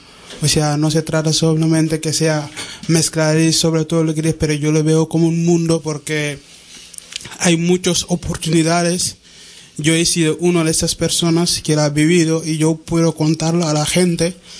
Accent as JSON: {"language": "Spanish", "country": "Senegal", "said": "Yo soy de Senegal."}